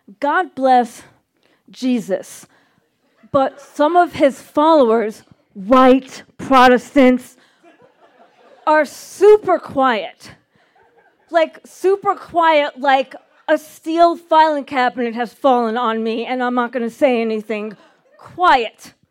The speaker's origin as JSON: {"language": "English", "town": "Brooklyn", "region": "New York", "country": "United States", "accent": "Brooklyn", "said": "I'm a Jew. I'm a Jew from Brooklyn. I talk like a Jew from Brooklyn. I wave my hands around when I talk like a Jew from Brooklyn."}